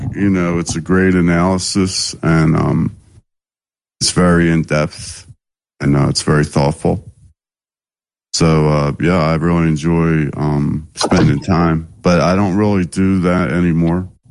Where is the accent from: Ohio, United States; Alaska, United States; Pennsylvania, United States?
Pennsylvania, United States; Philadelphia; now in Oregon, United States; I used to be from the East Coast, Philadelphia, but now I'm in the desert in Southeast Oregon.